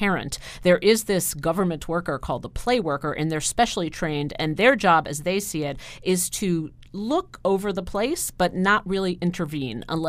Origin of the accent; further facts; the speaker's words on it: Queens, New York, United States; I grew up in the city, so I grew up in Queens. You know, it wasn't Manhattan, but it was a lot of, you know, concrete and six-story buildings.